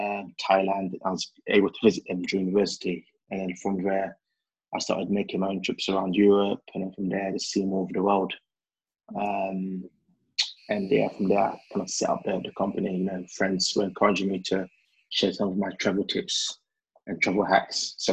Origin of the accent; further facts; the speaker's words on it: United Kingdom; born there; As you can tell, I'm of Ghanaian descent. I'm born in the UK, but my parents are both born in Ghana.